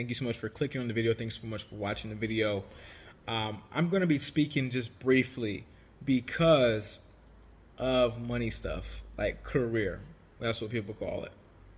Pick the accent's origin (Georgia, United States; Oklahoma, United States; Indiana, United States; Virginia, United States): Georgia, United States; Savannah; I grew up in St. Paul CME down in Savannah.